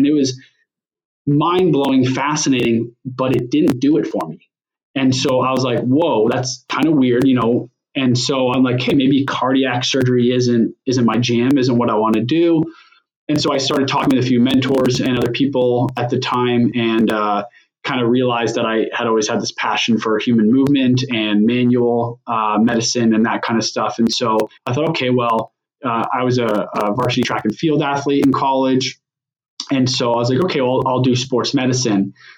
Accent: Ontario, Canada; accent: Canadian; I grew up in Ontario, about 2 hours west of Toronto. Small little town, about 15,000 people or so. Probably no one has ever heard of unless you're from the area.

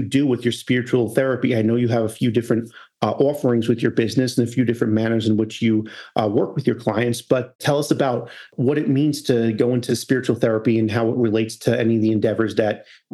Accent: New York, United States; I'm from New York where everyone's constantly busy all the time, and that's a code of honor.

